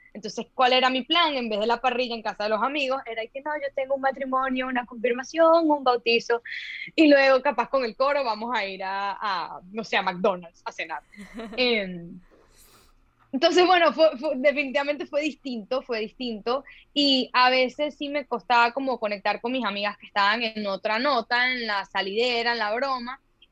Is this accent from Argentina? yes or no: no; Venezuela; gracias al cielo, yo crecí en Venezuela